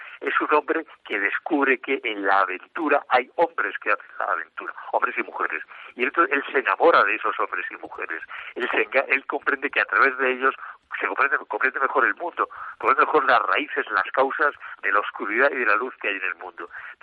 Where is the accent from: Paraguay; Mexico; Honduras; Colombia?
Mexico; now in Spain; yo no soy un pinche gachupín que venga a España, yo soy un mexicano que viene a España